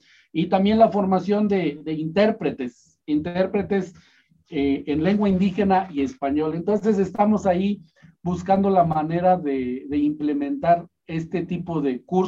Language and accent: Spanish; Mexico; Yo soy mexicano, sí, soy mexicano